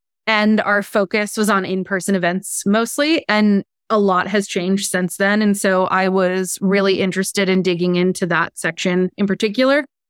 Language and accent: English; Buffalo, New York, United States; So I am from Buffalo, New York. I went to a super tiny high school.